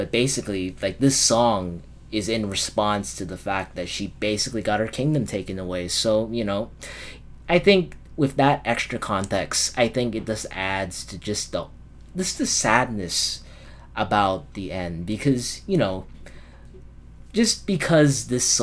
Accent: Hawaii, United States; because you know, I'm from Hawaii and I'm quite familiar with the song.

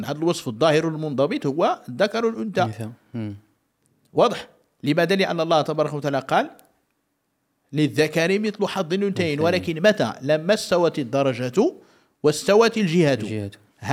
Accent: Morocco; وبالمناسبة رأينا نحن في المغرب، أحكام الأسرة

